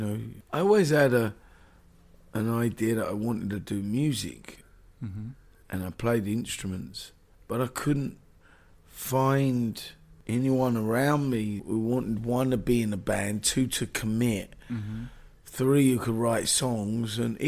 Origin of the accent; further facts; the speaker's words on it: London, United Kingdom; I was born in Marland. Mm-hmm. Lived in North London, moved out of London.